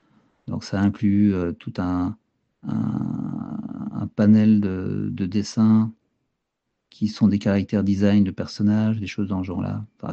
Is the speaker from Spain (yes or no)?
no; Watermael-Boitsfort, Brussels-Capital Region, Belgium; quand j'étais petit, j'y vivais à Watermael-Boitsfort et on avait beaucoup de Japonais dans le quartier.